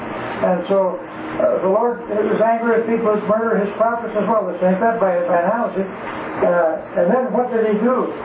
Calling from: Canada; Yes, hello … from Canada.

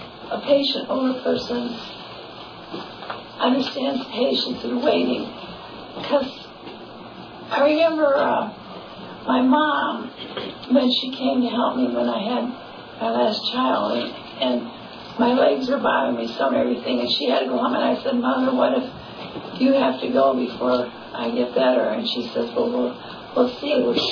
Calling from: California, United States; We are listening here from California

